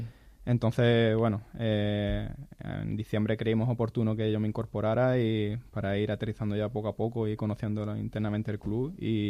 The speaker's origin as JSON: {"language": "Spanish", "town": "La Línea de la Concepción", "region": "Andalusia", "country": "Spain", "said": "que yo soy de La Línea, tuve la oportunidad también de jugar allí en el primer equipo de la Balona."}